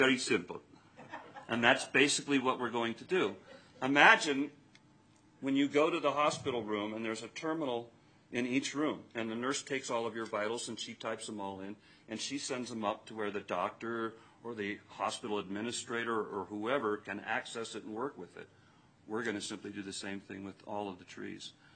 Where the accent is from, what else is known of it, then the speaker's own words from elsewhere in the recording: Reno, Nevada, United States; I was born and raised in Reno. I'm a Nevada boy.